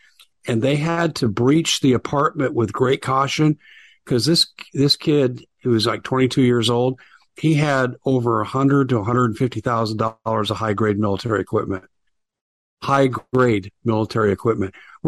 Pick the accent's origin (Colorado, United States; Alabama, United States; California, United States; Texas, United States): Colorado, United States; Aurora; But I'm from Aurora, and I have sources there, and I heard the same thing over and over.